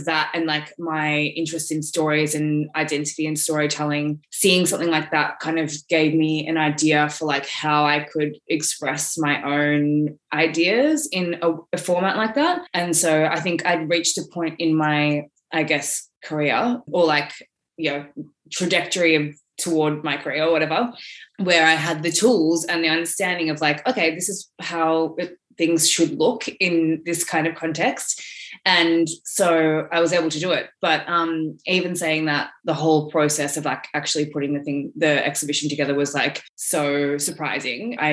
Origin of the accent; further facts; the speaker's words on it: St Kilda, Victoria, Australia; I grew up in St. Kilda and Elwood and all those suburbs that are, you know, very affluent, very inner city.